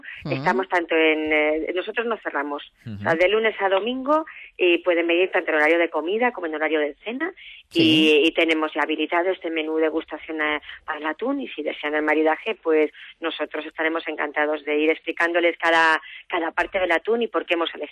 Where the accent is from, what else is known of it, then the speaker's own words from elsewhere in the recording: Spain; somos españoles